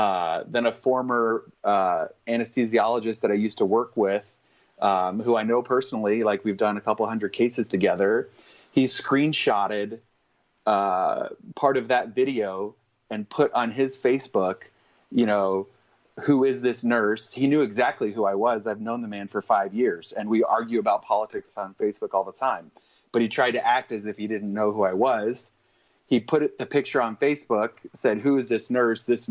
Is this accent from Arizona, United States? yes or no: yes; Lake Havasu City, Arizona, United States; because I'm actually from Lake Havasu. That's my hometown.